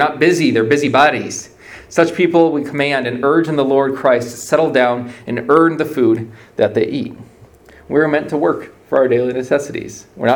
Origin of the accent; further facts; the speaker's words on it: Brazil; Growing up in Brazil, whenever you want to need to do anything with the government, they always switch, "Well, it'll get done in 15 dias, in 15 days.